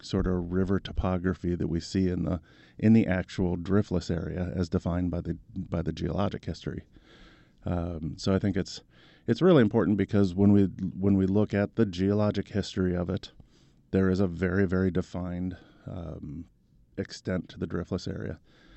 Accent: West Virginia, United States; And me, I was raised in West Virginia, so working in those areas is reminiscent of being back home in a lot of places.

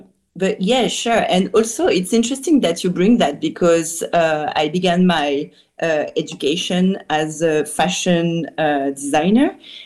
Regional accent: Rouen, Normandy, France; I started from Rouen, which is my hometown

